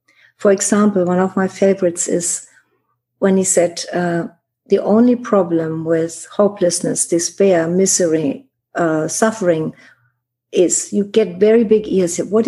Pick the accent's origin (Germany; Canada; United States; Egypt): Germany; I grew up in Germany, you know, being very strong